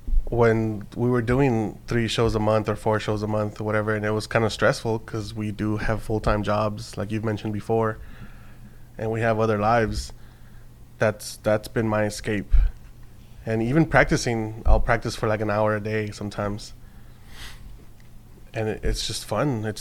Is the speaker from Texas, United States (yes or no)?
yes; Texas, United States; also born or lived in Mexico; I said I was born in Mexico, raised in Texas, so I can drink just fine.